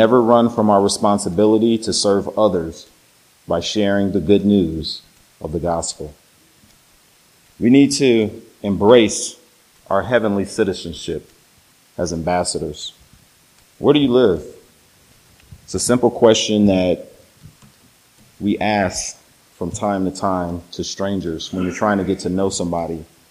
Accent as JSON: {"language": "English", "town": "Cleveland", "region": "Ohio", "country": "United States", "tie": "born or raised there", "said": "From where I was raised in Cleveland, I think back to my childhood home and the peace and the security that it brought."}